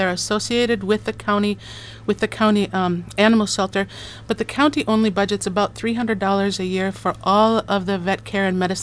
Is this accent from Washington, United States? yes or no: no; Minnesota, United States; moved away as an adult; now in Oregon, United States; Oofta, I am from Minnesota. And at the age of about 35, I realized that I had had my lifetime's allotment of snow.